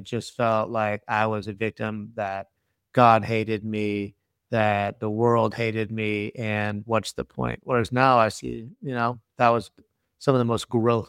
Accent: Tampa, Florida, United States; born there; I was a Tampa Bay Bucks fan because I was born in Tampa Bay, you know

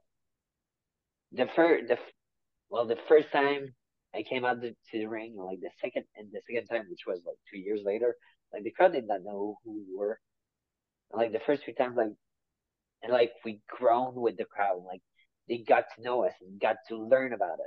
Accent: Canada; oh, I need to be careful because I'm Canadian.

